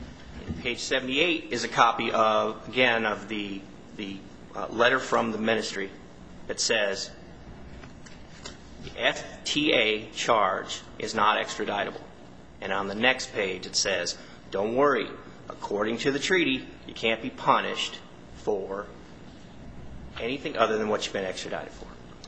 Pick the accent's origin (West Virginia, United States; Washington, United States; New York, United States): Washington, United States; Spokane; from Spokane, Washington.